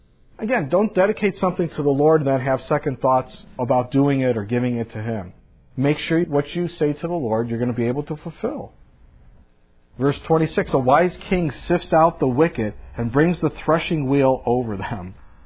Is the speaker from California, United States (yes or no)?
no; Chicago, Illinois, United States; When I was growing up in Chicago as a kid, we lived on the landing path towards O'Hare Airport.